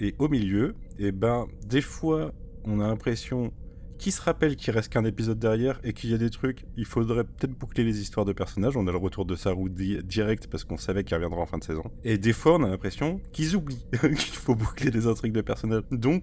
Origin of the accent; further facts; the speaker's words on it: Nantes, Pays de la Loire, France; Et je viens de Nantes.